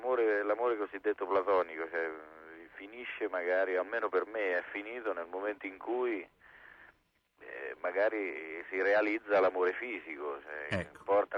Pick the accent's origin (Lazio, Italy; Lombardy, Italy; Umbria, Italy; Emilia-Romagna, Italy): Umbria, Italy; Assisi; io sono di Assisi e sono molto vicino al francescanesimo